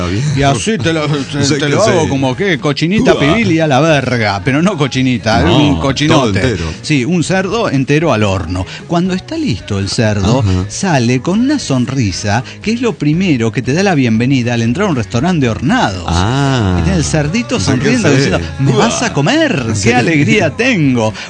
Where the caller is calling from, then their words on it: Quito, Pichincha, Ecuador; de Quito, Ecuador.